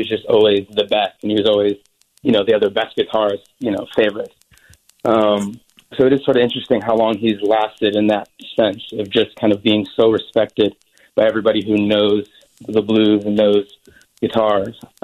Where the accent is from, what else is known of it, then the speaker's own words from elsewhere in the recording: Oak Park, Illinois, United States; Yeah, I mean, I grew up in Chicago area.